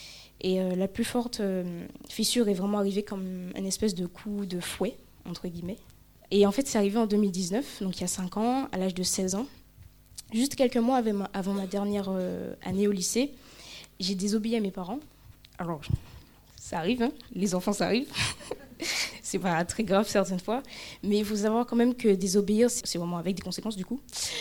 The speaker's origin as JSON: {"language": "French", "region": "Martinique", "country": "France", "tie": "born or raised there", "said": "Je suis originaire de l'île de la Martinique, qui est la plus belle île au monde, en toute objectivité."}